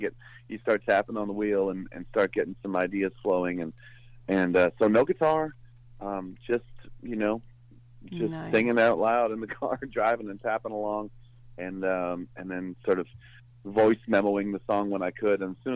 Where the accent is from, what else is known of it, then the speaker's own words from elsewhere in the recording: Pembroke, Ontario, Canada; Ottawa airport and Pembroke, Ontario one day in about an hour and 45 minutes. Just driving back home to my hometown to visit my folks and friends and family